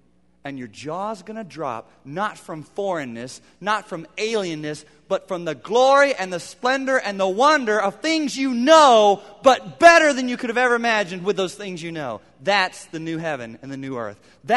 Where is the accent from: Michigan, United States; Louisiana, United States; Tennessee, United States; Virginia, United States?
Tennessee, United States; Chattanooga; I grew up in Chattanooga too, not on Lookout Mountain, but Chattanooga.